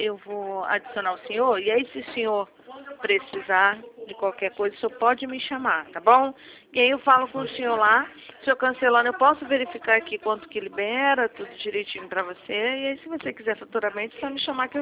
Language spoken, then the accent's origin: Portuguese; Caxias do Sul, Rio Grande do Sul, Brazil; sou do município de Caxias do Sul, né?